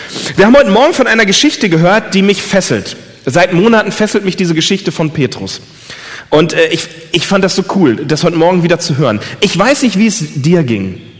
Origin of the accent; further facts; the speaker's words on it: Lemgo, North Rhine-Westphalia, Germany; Ich komme aus Lemgo. Das ist in der Nähe von Bielefeld.